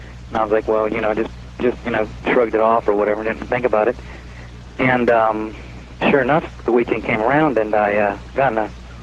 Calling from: Anchorage, Alaska, United States; I'm calling from Anchorage, Alaska.

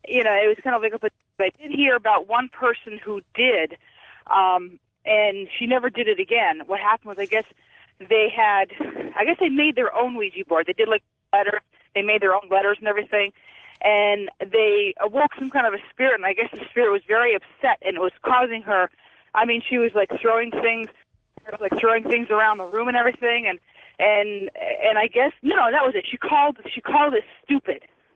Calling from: Rensselaer, New York, United States; I'm calling from Rensselaer, New York.

